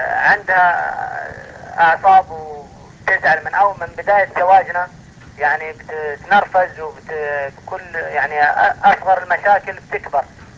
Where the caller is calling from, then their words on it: Dhahran, Eastern Province, Saudi Arabia; أتكلم من المنطقة الشرقية بالمملكة العربية السعودية